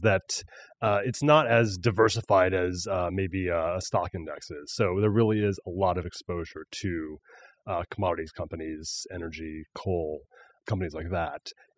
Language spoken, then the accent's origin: English; New York, United States; As a New Yorker, I'll go with SoulCycle